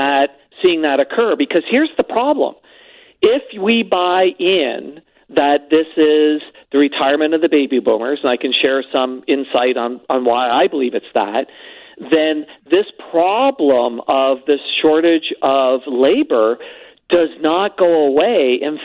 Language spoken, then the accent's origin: English; Canada; I'm a Canadian.